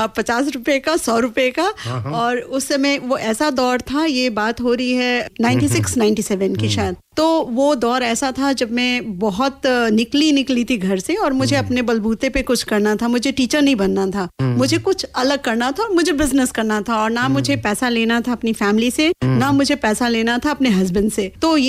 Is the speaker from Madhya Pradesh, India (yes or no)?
no; Arrah, Bihar, India; मैं बिहार से बिलोंग करती हूँ, आरा स्टेट से